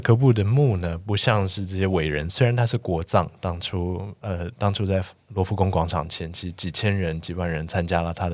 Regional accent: Taiwan; 我们四位来自台湾的建筑人

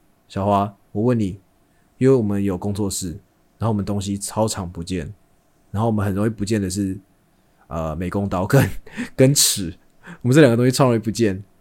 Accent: Taiwan; 其实你说我们身为台湾人

